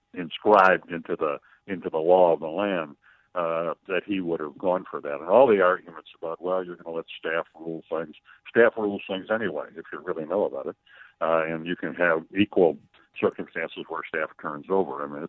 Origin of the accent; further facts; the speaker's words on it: Illinois, United States; and I'm the guy from Illinois, I'm not moving out of Illinois